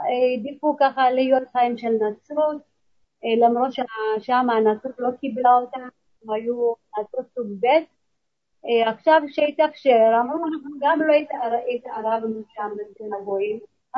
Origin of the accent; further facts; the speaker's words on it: Ozba, Amhara, Ethiopia; also born or lived in Gondar; now in Israel; אני גרתי בכפר שקראו לו אוזבה, שזה ליד עיר קטנה גונדר. אז מיד שנולדתי הייתי באוזבה.